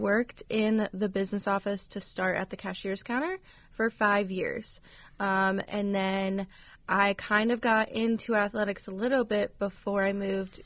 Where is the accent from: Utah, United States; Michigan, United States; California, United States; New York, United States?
Michigan, United States; Newberry; I grew up in Newberry, and I was a student here at Lake State and graduated in 2013.